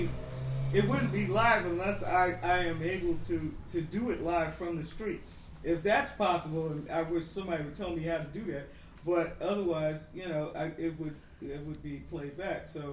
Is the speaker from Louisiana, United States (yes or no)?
yes; New Orleans, Louisiana, United States; I'm from New Orleans.